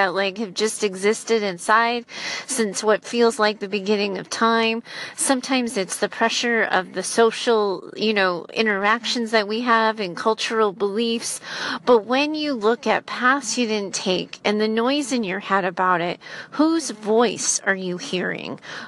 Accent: United States; August of 2017, as I talk to you, and I'm an American in the United States.

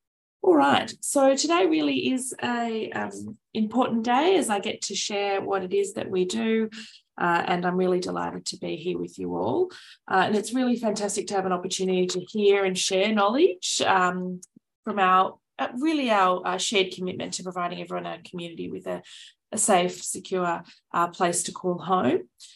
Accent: Melbourne, Victoria, Australia; some of the things that are happening in my home state down about a 10.5 hour flight away.

